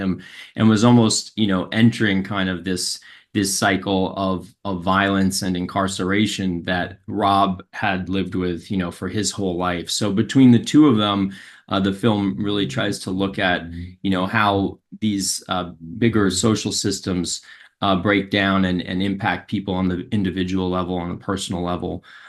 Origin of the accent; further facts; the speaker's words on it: New York City, New York, United States; I grew up in New York City, and I guess when I was a senior in high school, I had an opportunity to do an internship